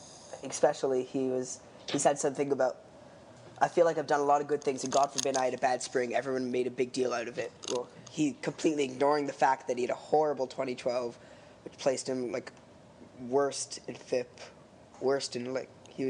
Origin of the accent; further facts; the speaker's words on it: Toronto, Ontario, Canada; from Toronto, Ontario.